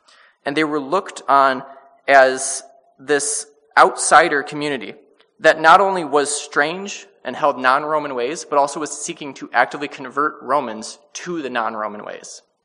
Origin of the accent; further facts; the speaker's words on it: United States; that's also because we're American